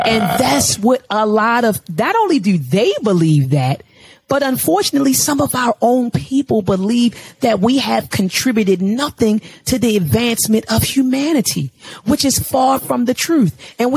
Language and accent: English; Baltimore County, Maryland, United States; born and raised in Baltimore, actually Baltimore County, born and raised in Baltimore County.